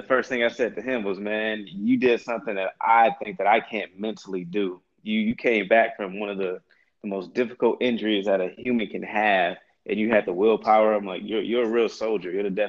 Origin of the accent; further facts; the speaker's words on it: Oakland, California, United States; That's the same thing I thought growing up in Oakland, California.